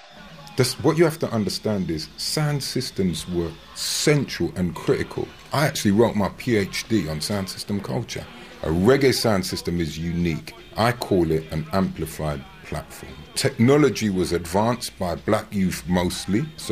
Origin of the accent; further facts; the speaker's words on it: London, United Kingdom; I am South London, as well as African, as well as Jamaican.